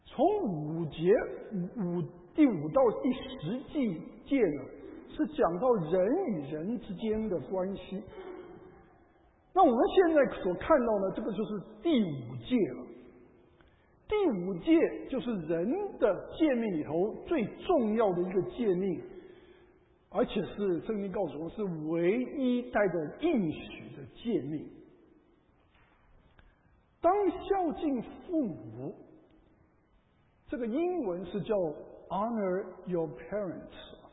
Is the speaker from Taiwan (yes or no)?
yes; Taiwan; 我不记得小的时候在台湾这个过母亲节哦